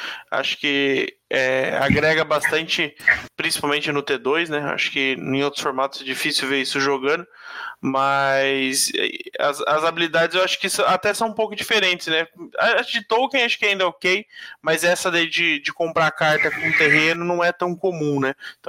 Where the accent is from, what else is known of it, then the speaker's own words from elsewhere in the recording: Brazil; Porque somos brasileiros e não desistimos nunca, sempre BR.